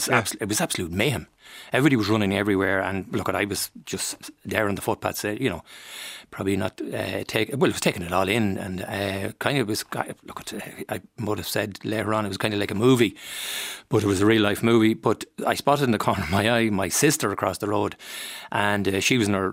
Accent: Dunshaughlin, Leinster, Ireland; Well, I'm from the country. I was from Dunshaughlin, a small village.

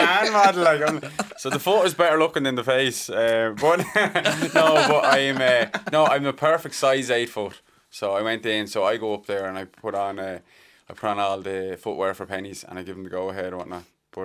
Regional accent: Cork, Munster, Ireland; accent: Cork; I went back in the Cork accent. I was like, what do you mean, F me? I'm from Cork

